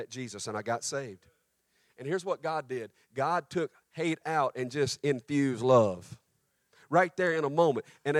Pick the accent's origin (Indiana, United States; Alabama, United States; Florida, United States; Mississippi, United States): Mississippi, United States; I grew up in Mississippi where racism was the norm.